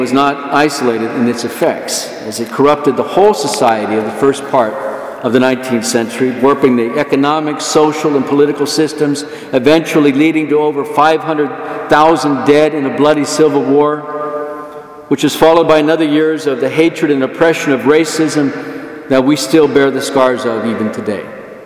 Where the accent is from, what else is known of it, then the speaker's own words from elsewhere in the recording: San Antonio, Texas, United States; moved away as an adult; now in Virginia, United States; the Battle of the Alamo in San Antonio, my hometown, and the great histories, the great heroes of the war. James Bowie, William Travis, Davy Crockett, and Sam Houston. As you can see, I am a proud Texan.